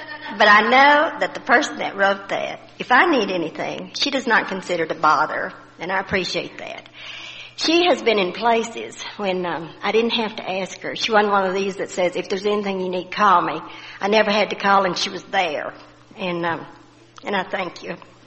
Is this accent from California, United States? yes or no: no; Austin, Texas, United States; from Austin.